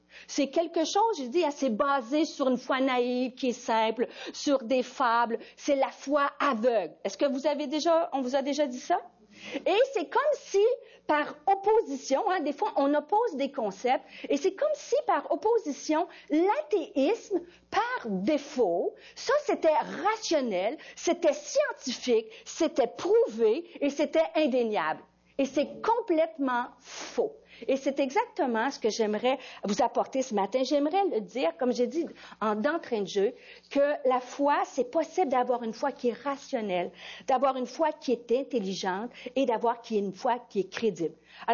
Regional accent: Rimouski, Quebec, Canada; Moi, je viens de Rimouski, cette petite ville-là, oui. Et puis, j'ai étudié à l'Université du Québec à Rimouski.

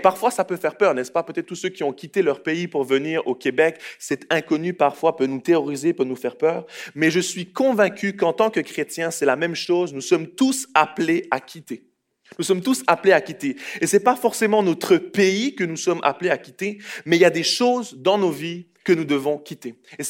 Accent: Switzerland; moved away as an adult; now in Canada; Je viens de la Suisse, l'aventure canadienne. Moi, je viens d'un petit pays, la Suisse.

